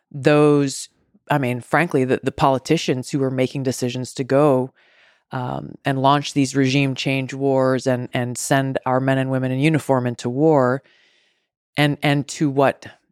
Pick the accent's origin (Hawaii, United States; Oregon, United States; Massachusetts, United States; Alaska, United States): Hawaii, United States; growing up in Hawaii, I frankly hadn't given much thought to before.